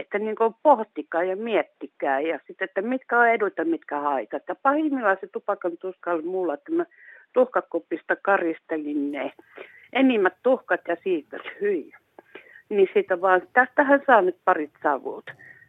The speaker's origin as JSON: {"language": "Finnish", "region": "Eastern Finland", "country": "Finland", "said": "oon nyt, no en nyt 70, mutta reilusti yli 60. Mulla on semmoinen, mä oon Itä-Suomesta."}